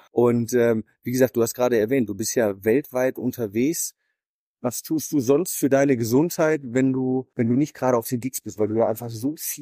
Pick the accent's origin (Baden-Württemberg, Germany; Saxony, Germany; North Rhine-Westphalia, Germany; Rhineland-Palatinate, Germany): North Rhine-Westphalia, Germany; Münster; in meiner Heimatstadt in Münster